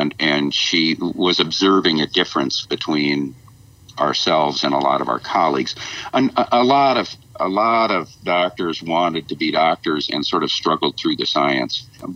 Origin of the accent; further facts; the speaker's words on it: Kansas City, Kansas, United States; I grew up on the Kansas side of Kansas City, and sort of a troubled home, but an upper class.